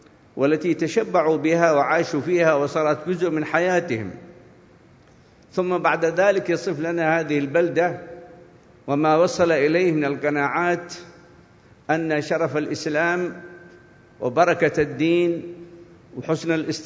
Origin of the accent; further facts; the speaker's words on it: Yemen; لكن كيف لو تكلمنا عن بلدنا اليمن